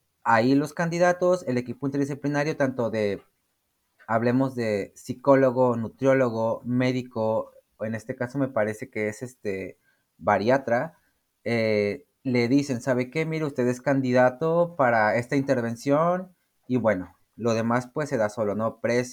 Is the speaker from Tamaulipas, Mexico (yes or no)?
yes; Matamoros, Tamaulipas, Mexico; pues de donde venimos, ¿no? Del pueblo de donde somos, de Matamoros.